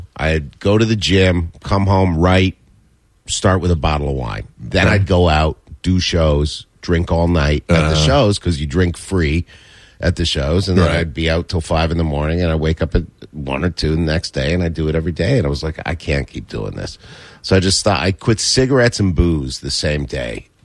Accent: Canada; now in United States; I'm a comic from Canada, because that's where I'm from originally. Right. You can't tell. I'm very American now.

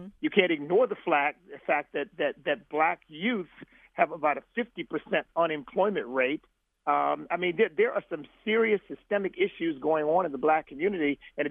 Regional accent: Pennsylvania, United States; I was raised in the ghetto, small town, but a very urban town outside of Philadelphia. I grew up on Third Street, which was the heart of the ghetto.

